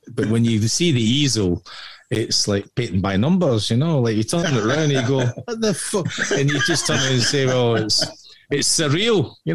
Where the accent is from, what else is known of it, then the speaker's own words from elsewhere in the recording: Scotland, United Kingdom; I said, and I'm from Scotland.